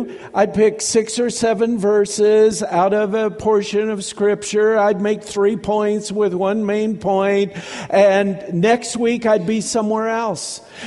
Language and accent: English; Kansas, United States; I'm from Kansas originally, so that's the other reason you have to like me. I'm a farmer, all right? I'm a wheat farmer from Kansas.